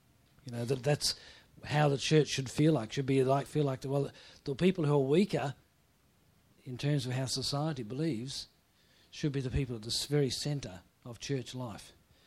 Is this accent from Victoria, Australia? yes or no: yes; Melbourne, Victoria, Australia; Or, I'm from Melbourne. You know, we dress with style.